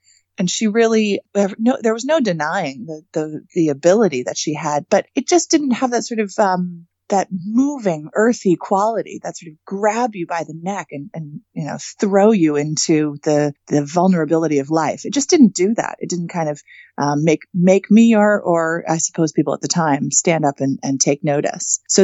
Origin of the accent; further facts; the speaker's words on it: New York City, New York, United States; I was living in New York City at the time, which I love New York. It's my hometown, but it's a sort of dog eat dog kind of music scene.